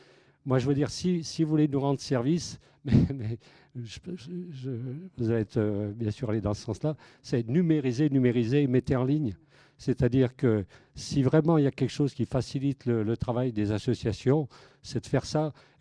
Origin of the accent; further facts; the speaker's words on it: Saint-Étienne, Auvergne-Rhône-Alpes, France; Quand on est de Saint-Étienne, on ne peut pas se permettre de passer 3 semaines à Paris pour aller voir des documents